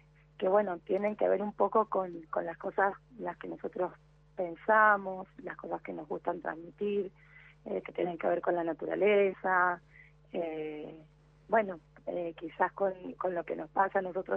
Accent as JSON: {"language": "Spanish", "region": "Buenos Aires", "country": "Argentina", "lives_now": "Mendoza, Argentina", "said": "vengo de Buenos Aires, estudié en una escuela de música popular allá y bueno, me dedico a eso. Yo hace 3 años y medio que vivo acá en Mendoza"}